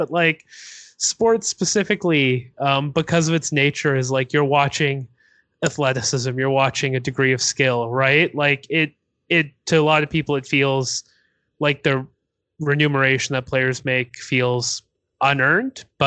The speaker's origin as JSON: {"language": "English", "town": "Toronto", "region": "Ontario", "country": "Canada", "said": "because I'm from Toronto."}